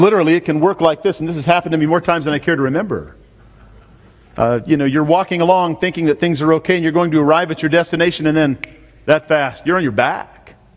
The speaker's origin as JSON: {"language": "English", "town": "Grand Junction", "region": "Colorado", "country": "United States", "said": "I'm from Colorado. And in my town, really only for 1 month out of the year, but for 1 month out of the year in Grand Junction, where I'm from, it's pretty common to have snow that sticks"}